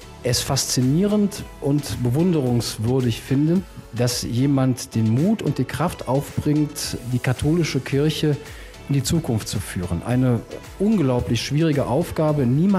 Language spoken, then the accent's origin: German; Rhineland, Germany; Beim Lieblingstrinken, da bin ich Rheinländer